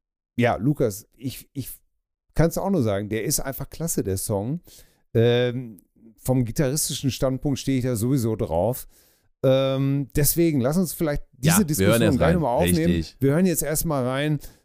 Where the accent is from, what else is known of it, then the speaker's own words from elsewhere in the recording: Hamm, North Rhine-Westphalia, Germany; Ich komme aus Hamm, das ist noch schlimmer oder genauso schlimm.